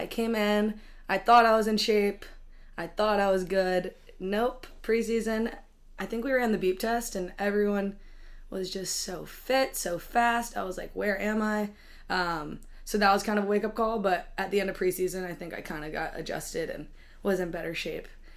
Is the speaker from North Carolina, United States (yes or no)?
yes; Raleigh, North Carolina, United States; I'm from Raleigh, North Carolina, so about 20 minutes from here, local girl.